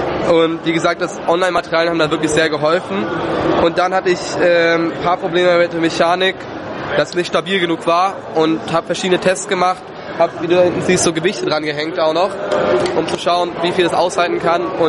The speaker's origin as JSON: {"language": "German", "region": "Baden-Württemberg", "country": "Germany", "said": "ich weiß nicht, wie ihr herkommt, ich komme aus The Land, Baden-Württemberg"}